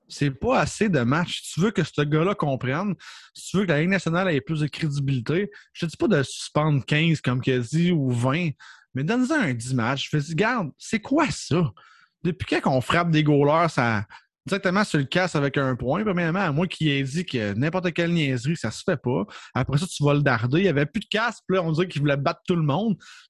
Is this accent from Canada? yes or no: yes; Canada; parce qu'on est Canadien